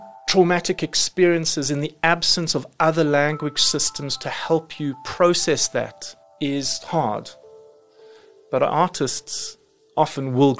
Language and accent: English; Johannesburg, Gauteng, South Africa; It actually pretty much starts in my mother's pottery studio at the age of three.